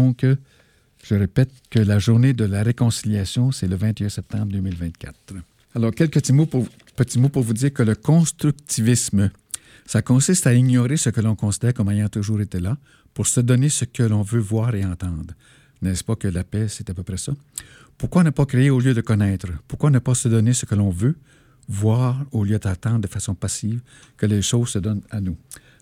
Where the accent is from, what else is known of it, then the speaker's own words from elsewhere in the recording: Quebec, Canada; je viens de l'Abitibi, puis il y avait des bombes nucléaires à Val-d'Or, cachées dans le sous-sol, dans mon enfance